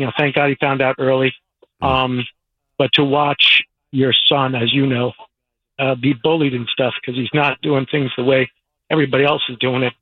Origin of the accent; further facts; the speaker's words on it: Long Island, New York, United States; So I'm 57 from Long Island.